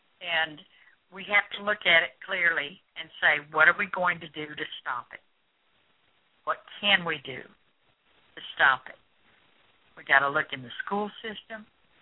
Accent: Midwest, United States; Teen pregnancies were rare in where I grew up in the Midwest and in the 50s and 60s.

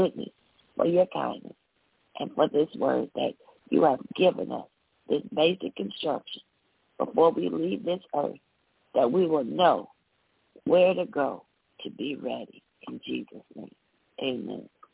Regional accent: Midwest, United States; I am a Midwesterner, and I can say that the Chiefs won all right now.

